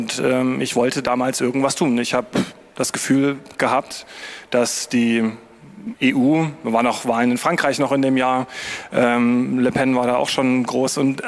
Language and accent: German; Bad Schlema, Saxony, Germany; now in Leipzig, Germany; ich bin Sachse, ja, mein ganzes Leben lang schon und ich komme aus dem Erzgebirge, aus Bad Schlema, falls das jemand was sagt, und seit 2004 in Leipzig.